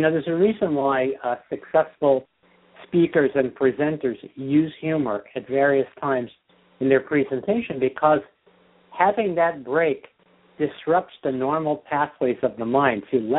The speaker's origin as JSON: {"language": "English", "region": "New York", "country": "United States", "tie": "born or raised there", "said": "Growing up in New York, you had Yogi Berra. He was a catcher for the Yankees."}